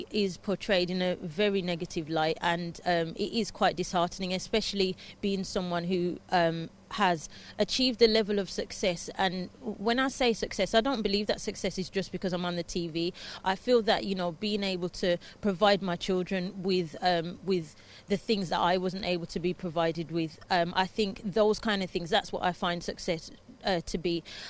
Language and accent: English; Hockley, West Midlands, United Kingdom; I grew up in Hockley by the Jewellery Quarter, single parent.